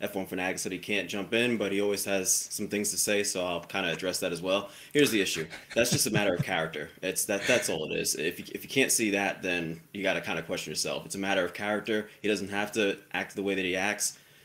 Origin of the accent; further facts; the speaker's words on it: New Jersey, United States; now in Pennsylvania, United States; Jersey boy originally, but.